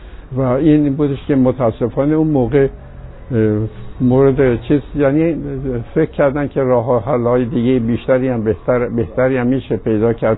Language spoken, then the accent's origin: Persian; Iran; moved away; من تنها کسی بودم که با ایشون از ایران اومدم بیرون